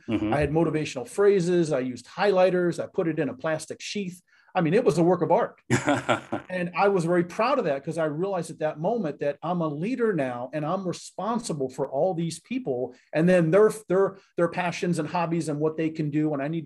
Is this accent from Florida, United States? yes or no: yes; Fort Lauderdale, Florida, United States; I was growing up in South Florida, in Fort Lauderdale.